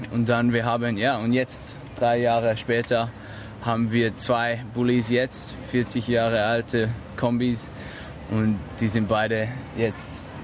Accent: Germany; moved away as an adult; now in Sydney, Australia; Also ich bin Deutscher, ich war in Deutschland geboren

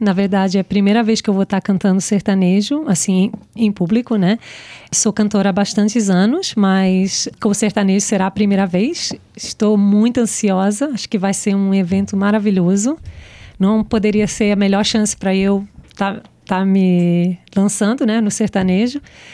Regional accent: Australia; also born or lived in Portugal; eu nasci em Portugal, meus pais são portugueses. Uhum. Eu vim pra Austrália novinha, tinha vários amigos brasileiros, aí eu cresci nesse ambiente de mais entre os brasileiros.

